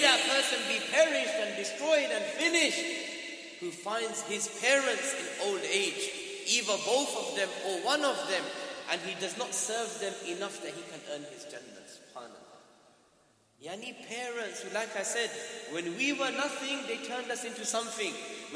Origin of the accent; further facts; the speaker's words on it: Newham, London, United Kingdom; I was born and bred in Newham, Forest Gate, Manor Park.